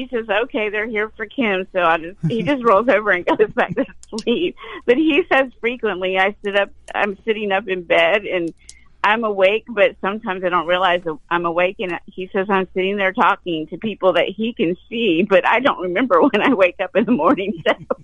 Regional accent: the South, United States; born there; Right, and I was born in the South, so I'm loving this story already.

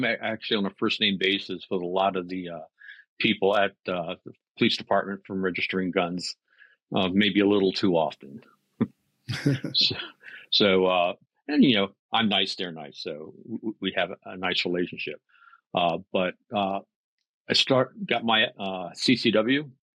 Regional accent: United States; So I'm a native Washingtonian. There are not a whole lot of us around.

